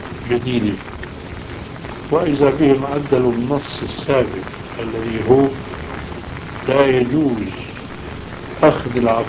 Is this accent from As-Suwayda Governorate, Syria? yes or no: no; Aleppo, Aleppo Governorate, Syria; فهو بعرفه انا من حلب